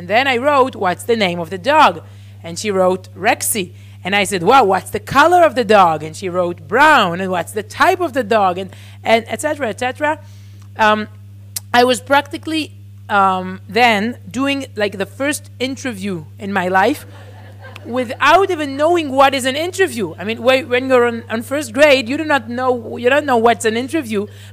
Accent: Herzliya, Tel Aviv District, Israel; English is a second language; And I was brought up here in Herzliya, near Tel Aviv.

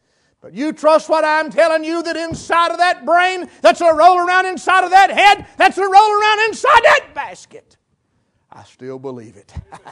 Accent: North Carolina, United States; I was raised here in West North Carolina. First I'd ever been, was just, to the beach and back. I had never been nowhere. Never been out of the country. Don't speak but one language

